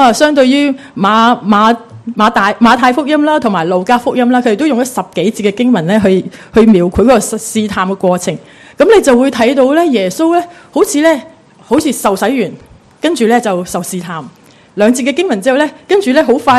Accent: New Territories, Hong Kong; 就我是新界人，都很北，在路隔离，即是上水住的，

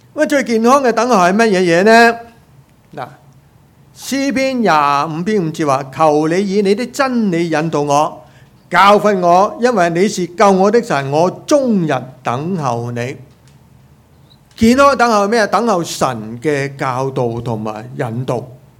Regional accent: Hong Kong; 我们都是香港人，我们要坦白承认

